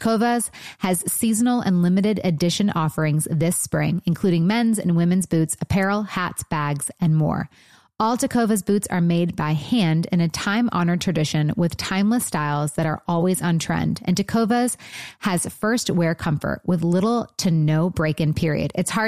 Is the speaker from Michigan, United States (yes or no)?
yes; Michigan, United States; Oh, Chicago. Yes, I'm from Michigan.